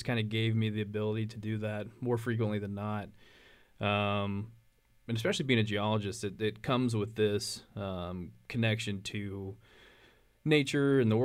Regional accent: Waco, Texas, United States; We're like, no, we're from Waco. Like, well, Waco, where's that?

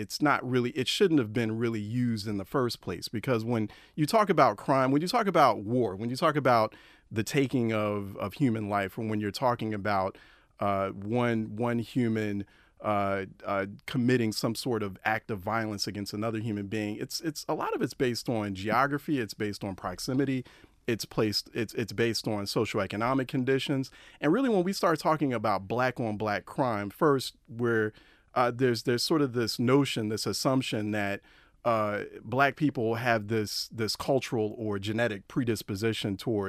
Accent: Philadelphia, Pennsylvania, United States; I grew up in North Philadelphia, so I mean, I've seen it. I know it. I grew up with that.

